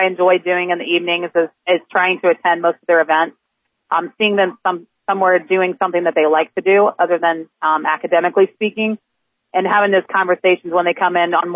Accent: St. Marys, Ohio, United States; Okay, so I'm born and raised in St. Mary's, been here all my life

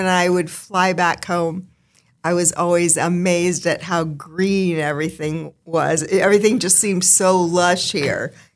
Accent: Delphos, Ohio, United States; also born or lived in Tennessee / Oklahoma / California; I grew up in Delphus, Ohio, went to St. John's, graduated from there, and then I moved first to Tennessee, then to Oklahoma, and then to California.

